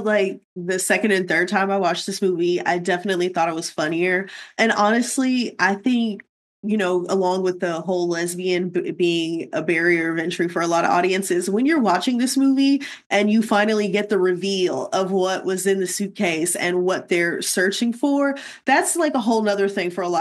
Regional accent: the South, United States; As a Southerner, I wouldn't say it's like super, super accurate, but yeah.

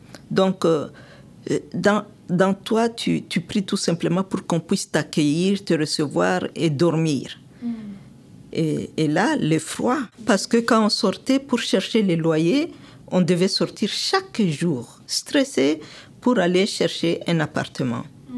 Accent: DR Congo; Moi, je viens de l'Afrique, en RDC, et c'est un climat tempéré, là.

